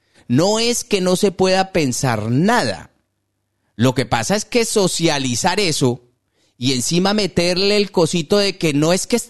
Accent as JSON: {"language": "Spanish", "country": "Colombia", "said": "Simplemente mirémonos de frente de cómo somos como colombianos."}